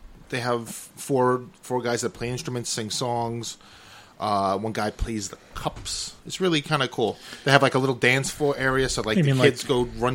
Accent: Germany; my home country of Germany

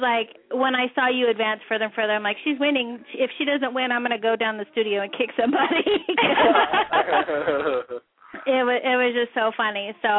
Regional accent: Anaheim, California, United States; No, I'm from California. I live here where you guys do.

